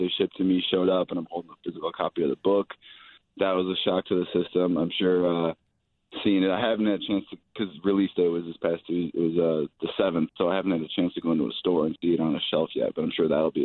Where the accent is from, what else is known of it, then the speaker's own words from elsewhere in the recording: Naperville, Illinois, United States; now in Cincinnati, United States; I grew up in Naperville, actually.